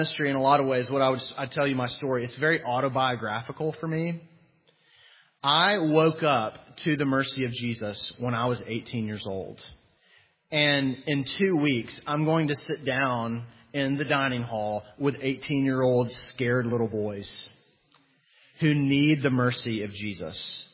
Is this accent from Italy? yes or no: no; Huntsville, Alabama, United States; my wife and I grew up in Huntsville, Alabama.